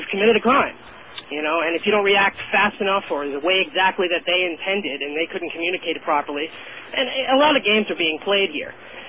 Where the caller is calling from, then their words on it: New York, United States; I'm calling from Suffolk County, New York.